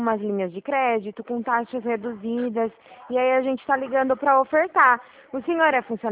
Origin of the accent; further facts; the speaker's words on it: Araraquara, São Paulo, Brazil; Meu DDD é 18, mas eu sou aqui de Araraquara, tá?